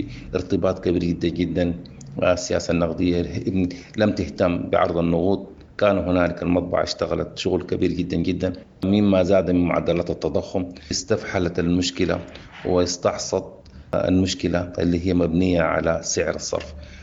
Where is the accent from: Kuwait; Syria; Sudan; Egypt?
Sudan; ومقابل الذهب يكون بالدولار يكون موجود عندنا في السودان.